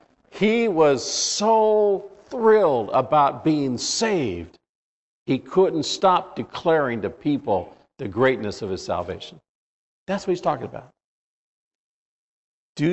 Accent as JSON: {"language": "English", "town": "Norwalk", "region": "California", "country": "United States", "tie": "born or raised there", "said": "guy I grew up with when I was growing up in the little church we grew up in Norwalk, California."}